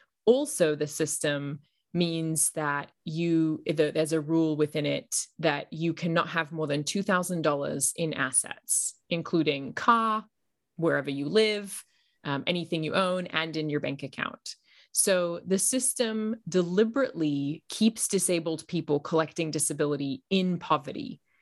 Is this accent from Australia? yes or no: yes; Australia; I'm from Australia, as you probably hear in my muddled accent.